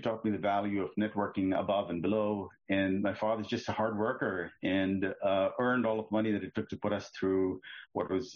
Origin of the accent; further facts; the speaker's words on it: Northeast India, India; 8 to 14, I was growing up in a little town in Northeast India, going to a very prominent Jesuit school there, Loyola High School